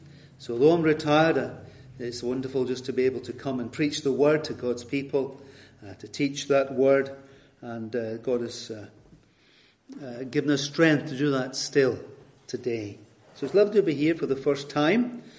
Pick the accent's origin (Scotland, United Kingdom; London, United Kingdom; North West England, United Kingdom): Scotland, United Kingdom; You probably know from my accent that I hail from Scotland.